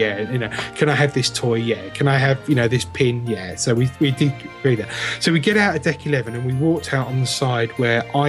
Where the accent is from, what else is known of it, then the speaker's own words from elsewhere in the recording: East of England, United Kingdom; I'm actually from Essex.